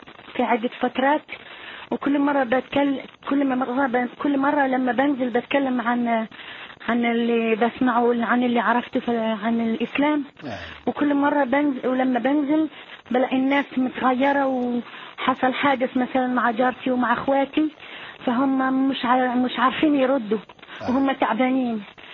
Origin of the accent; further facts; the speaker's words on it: Algeria; وطبعا من الجزائر.